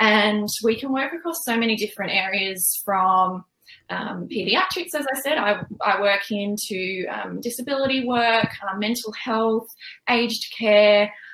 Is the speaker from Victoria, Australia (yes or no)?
no; Queensland, Australia; accent: Australian; I live in Australia, if you can't tell by my accent.